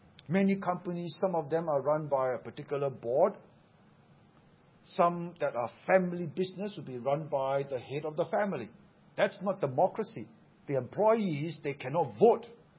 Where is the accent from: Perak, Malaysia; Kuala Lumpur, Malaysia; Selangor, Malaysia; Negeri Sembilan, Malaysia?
Negeri Sembilan, Malaysia; Seremban; That's how I grew up in Seremban